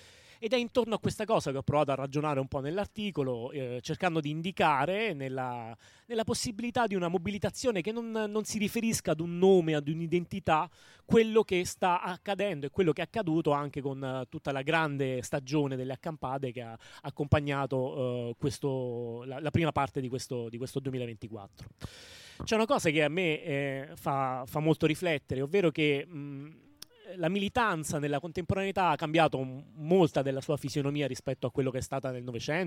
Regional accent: L'Aquila, Abruzzo, Italy; nella mia città natale, L'Aquila

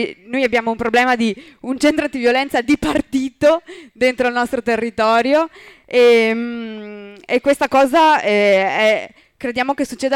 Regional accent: Imola, Emilia-Romagna, Italy; siamo di Imola, che è una cittadina di 70.000 abitanti in provincia di Bologna.

